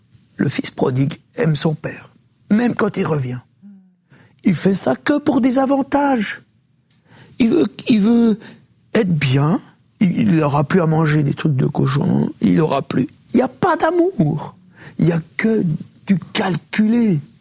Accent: Switzerland; On est Suisse, on peut.

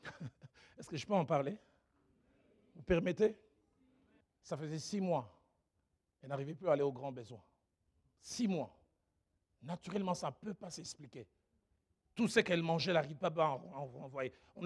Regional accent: Kinshasa, DR Congo; je suis allé dans une église chez nous à Kinshasa

